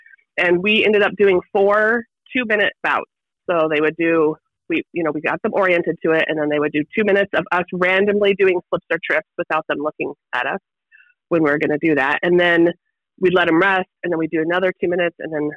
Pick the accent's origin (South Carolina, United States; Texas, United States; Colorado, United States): Colorado, United States; Well, so I'm from Colorado, right?